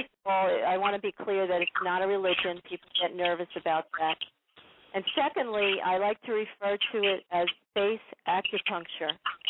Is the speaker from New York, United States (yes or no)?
yes; New York, United States; also born or lived in Anchorage, Alaska; Well, I used to live in Anchorage, Alaska. I'm from New York